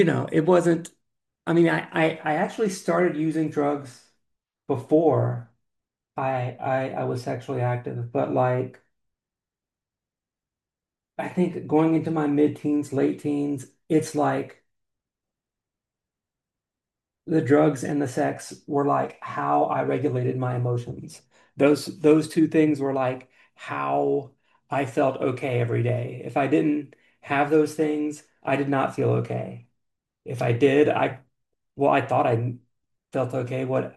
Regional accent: the South, United States; I am originally from the South, the Southern US rather. A very different culture than where I live today.

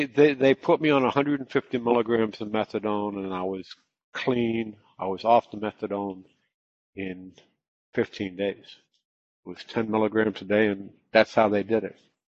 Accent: Florida, United States; I am from Florida. I've been back in Florida for most of my recovery.

